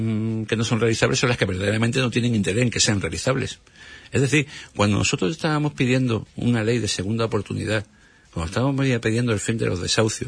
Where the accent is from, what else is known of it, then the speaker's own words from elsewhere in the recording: Andalusia, Spain; A mí como andaluz me da auténtica vergüenza